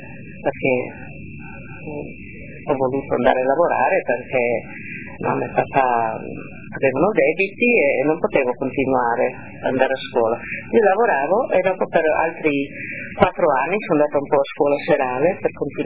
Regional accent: Veneto, Italy; first language Venetian; Italian is a second language; perché siamo veneti, parlava dialetto veneto. Io ho cominciato a parlare l'italiano più dopo ho conosciuto Roberto

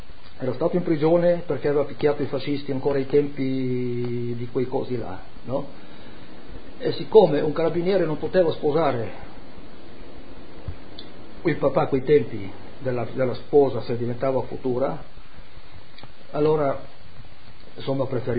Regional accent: Ovaro, Friuli-Venezia Giulia, Italy; also born or lived in Udine; Nato a Udine, al 3 di agosto 1943, abitato dalla nascita, che era in tempo di guerra, a Ovaro, dopo due settimane, e ho sempre, fino all'età di 18 anni, ho abitato ad Ovaro.

